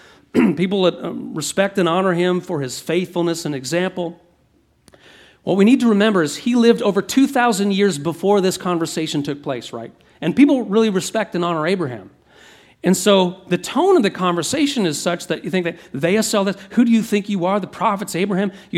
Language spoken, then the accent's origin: English; Bracebridge, Ontario, Canada; Like, I grew up in Bracebridge.